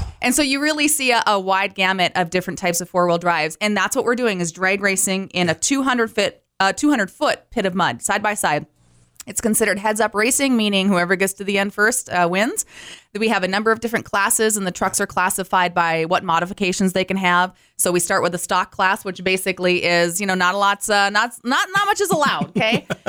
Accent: North Dakota, United States; You know, we're from North Dakota. We're kind of rednecks around here

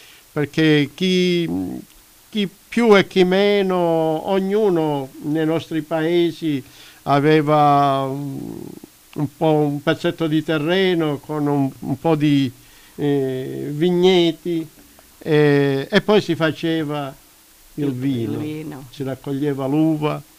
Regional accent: Calabria, Italy; moved away; un'altra calabrese doc. Io, a riguardo questa cantante, ricordo quando ero giovanissimo, ancora in Italia

